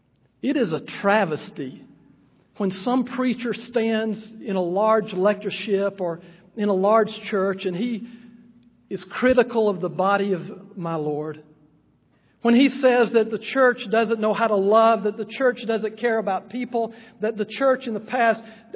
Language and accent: English; Alabama, United States; moved away as an adult; now in Oklahoma City, United States; My family and I moved to Oklahoma City about 11 years ago. I was raised in Alabama. I had lived there all of my life.